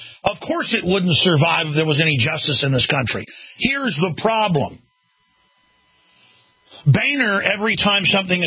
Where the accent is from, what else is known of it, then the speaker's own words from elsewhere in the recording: Texas, United States; As a Texan, I'm not somebody who's been exposed to a lot of this.